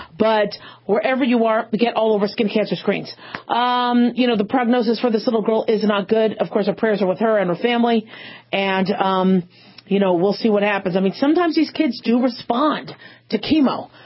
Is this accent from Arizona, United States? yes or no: yes; Phoenix, Arizona, United States; now in Las Vegas, United States; You know, I grew up in Phoenix. I'm living in Vegas.